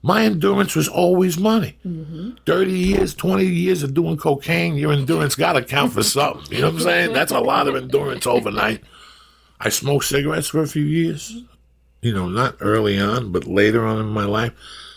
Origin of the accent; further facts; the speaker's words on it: North Bergen, New Jersey, United States; I come from the second hilliest town in the country. I come from North Bergen, New Jersey.